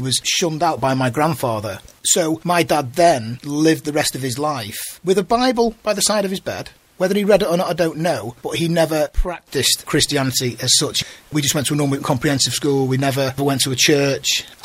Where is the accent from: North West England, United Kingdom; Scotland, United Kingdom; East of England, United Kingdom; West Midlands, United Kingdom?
North West England, United Kingdom; Chester; I grew up in Chester. Grew up in a pretty normal working class family. Two brothers and a sister. Mum and dad both worked hard. Grew up in a fairly decent area, a place called Hoole in Chester. We weren't posh. We were working class.